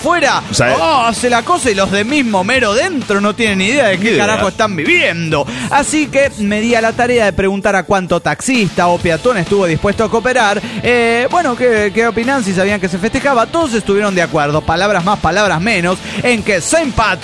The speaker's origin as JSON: {"language": "Spanish", "town": "Santiago", "region": "Santiago Metropolitan Region", "country": "Chile", "said": "de Santiago de Chile, po."}